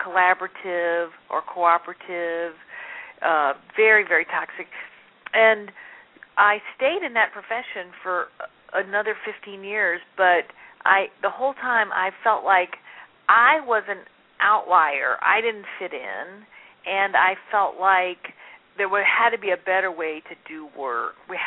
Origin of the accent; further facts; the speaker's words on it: Vicksburg, Mississippi, United States; I grew up in Vicksburg, Mississippi. That's on the river. And in a small town, about 35,000 people.